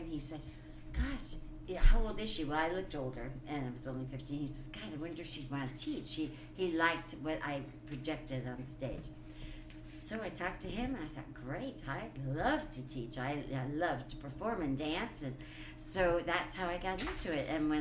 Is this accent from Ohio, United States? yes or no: no; San Francisco, California, United States; I had the opportunity to perform with him on stage and on his own shows. We're from San Francisco.